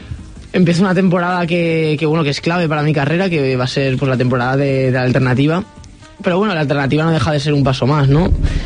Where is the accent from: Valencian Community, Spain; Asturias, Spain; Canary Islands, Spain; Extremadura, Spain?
Valencian Community, Spain; Valencia; Y además, bueno, pues estoy en mi tierra, que Valencia pesa muchísimo.